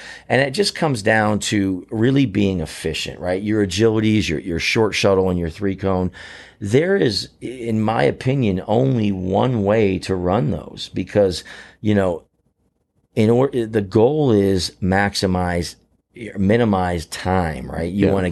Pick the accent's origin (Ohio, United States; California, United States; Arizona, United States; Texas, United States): Arizona, United States; Like, I'm from Arizona. I grew up in Arizona